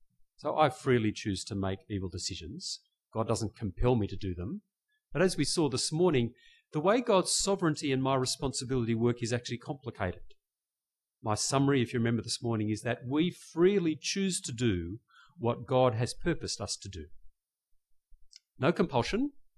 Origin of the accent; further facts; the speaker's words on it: Scotland, United Kingdom; I'm as stingy as they come. … is Scottish. We are Scottish.